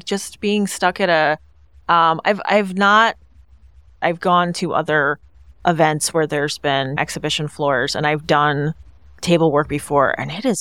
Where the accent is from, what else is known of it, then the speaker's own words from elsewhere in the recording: Midwest, United States; born there; I mean, I'm a Midwesterner by birth.